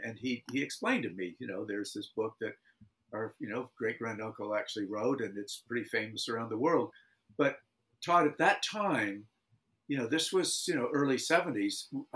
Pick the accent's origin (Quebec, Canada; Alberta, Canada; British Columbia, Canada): Quebec, Canada; Montreal; I grew up in Montreal, Canada. We were not like the Addams family or the Munsters